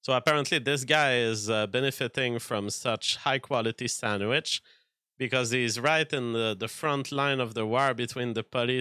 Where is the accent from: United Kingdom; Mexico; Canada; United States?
United Kingdom; England; As an Englishman, I feel tremendous sadness at what is happening to our neighbor.